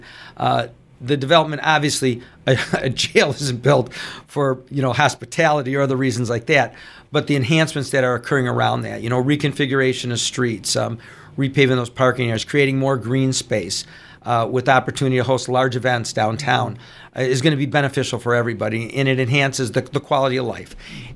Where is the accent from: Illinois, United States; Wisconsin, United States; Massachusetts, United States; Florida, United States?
Illinois, United States; Chicago; I grew up in the Chicago area, not right downtown